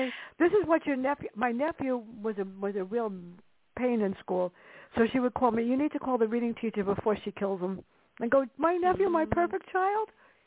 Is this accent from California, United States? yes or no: no; Bronx, New York, United States; And I wrote two stories growing up in the Bronx.